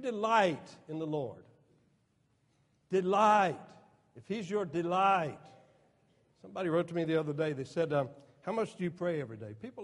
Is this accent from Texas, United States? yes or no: no; Lakeland, Florida, United States; When I was a boy, they built Interstate 4 through my hometown of Lakeland, Florida